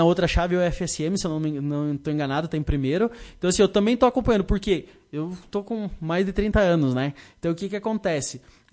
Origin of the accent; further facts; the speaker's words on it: Santiago, Rio Grande do Sul, Brazil; eu sou natural de Santiago, né, lá da fronteira